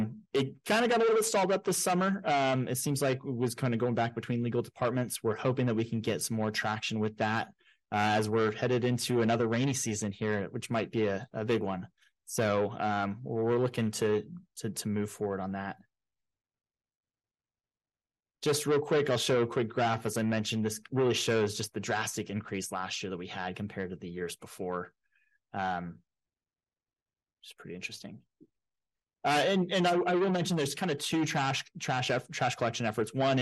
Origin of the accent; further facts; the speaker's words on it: San Diego, California, United States; growing up in San Diego, surfing here